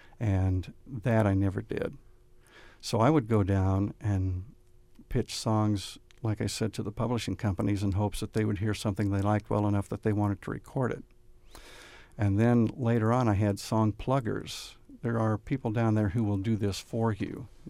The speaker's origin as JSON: {"language": "English", "town": "Robinson", "country": "United States", "tie": "born or raised there", "said": "I was a disc jockey in Robinson, my hometown."}